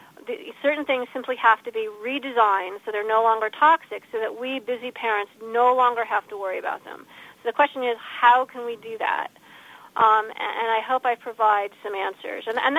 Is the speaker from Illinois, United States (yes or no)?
yes; Illinois, United States; He was named for an abolitionist from my home state of Illinois, Elijah Lovejoy.